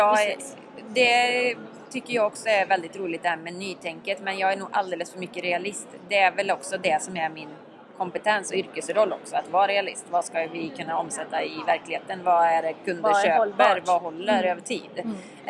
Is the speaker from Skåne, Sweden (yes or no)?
no; Tibro, Västra Götaland County, Sweden; Inredia då håller ju hus i Tibro, där jag kommer ifrån.